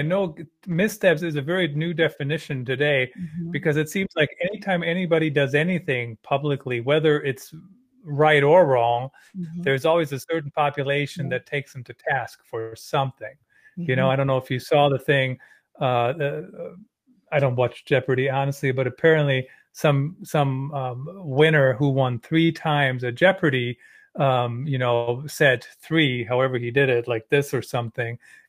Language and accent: English; Germany; I grew up in Germany. This is how